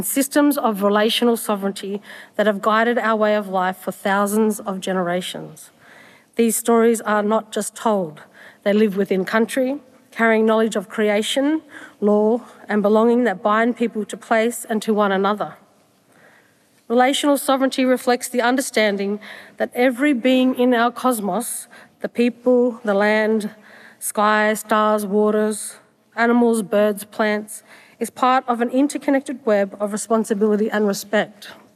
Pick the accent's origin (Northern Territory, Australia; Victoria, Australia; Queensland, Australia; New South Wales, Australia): Victoria, Australia; Shepparton; I'm a proud Yorta Yorta, Wamba Wamba, Jaja Warang Dudurawa woman. I grew up on Yorta Yorta country as a little black girl down the south end of Shepparton.